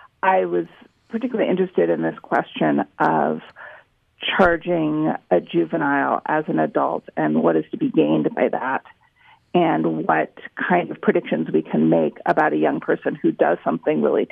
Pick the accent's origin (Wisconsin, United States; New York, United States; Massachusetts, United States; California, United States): California, United States; Oakland; book takes place in my hometown of Oakland